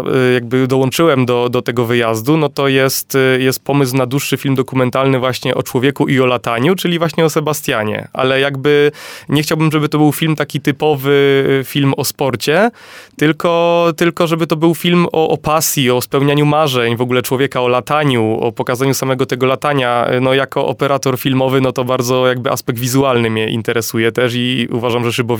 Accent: Subcarpathian Voivodeship, Poland; ja akurat z Podkarpackiego, tak, ja się szkoliłem od początku w Aeroklubie Podkarpackim, bo to jest w moich rodzinnych stronach

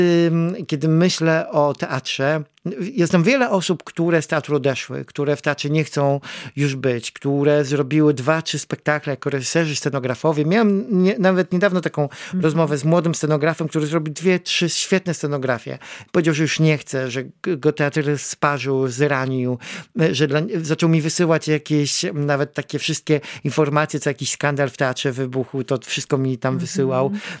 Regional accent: Garwolin, Masovian Voivodeship, Poland; ja się urodziłem w Garwolinie. To jest takie miasto, które ma tam 16 tysięcy chyba mieszkańców. I chodziłem do zwykłej podstawówki u mnie na osiedlu. Chodziłem do liceum u mnie w Garwolinie.

